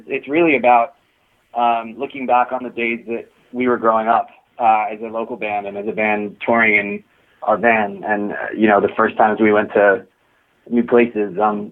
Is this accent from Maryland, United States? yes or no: yes; Baltimore, Maryland, United States; originally we're from Baltimore, which is a pretty small city in relation to a lot of, you know, the bigger cities in the States.